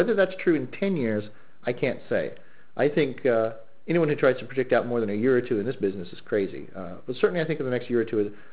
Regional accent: Australia; also born or lived in California, United States; now in Canada; I was born in California. I grew up for a long time in Australia. Now I live in Canada, and I moved around a lot.

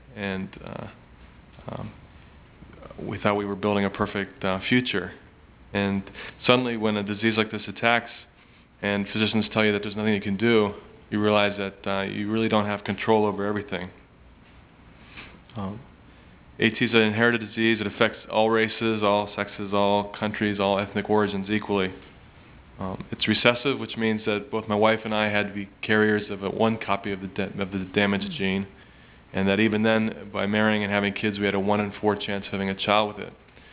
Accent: Boca Raton, Florida, United States; I'm from Boca Raton, Florida.

